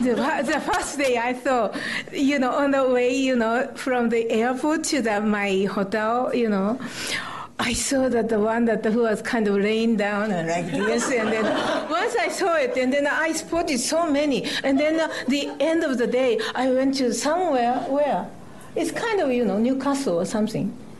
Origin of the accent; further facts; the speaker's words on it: Japan; now in California, United States; I was born in Japan, and I grew up in Japan, and then the reason I went to California to live was to see the coyote.